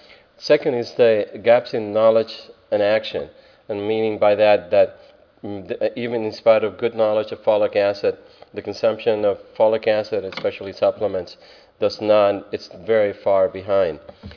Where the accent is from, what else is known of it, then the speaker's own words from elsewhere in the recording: Puerto Rico; if you ask me in Spanish, of where are you from or who are you, I say I'm Puerto Rican. I don't say I'm Hispanic.